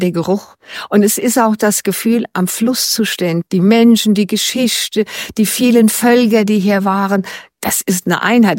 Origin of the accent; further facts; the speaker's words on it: Lorch, Hesse, Germany; born there; Also ich bin am Rhein geboren, in Lorsch. Ich bin so ein ganz echtes Freistadt-Flaschenhalskind. Ich bin sogar in einer kleinen Insel in der Wisper geboren.